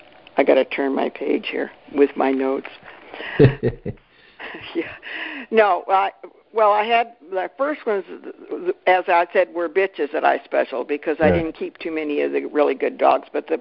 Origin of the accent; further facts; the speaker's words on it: California, United States; I'm from California, and I went to shows with people.